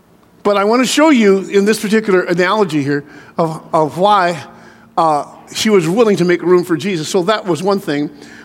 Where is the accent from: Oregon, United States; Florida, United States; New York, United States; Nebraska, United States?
Oregon, United States; Portland; where I came from, I was from Southeast Portland. We were poor. Wasn't poor, we were poor. Couldn't afford the other O-R, poor.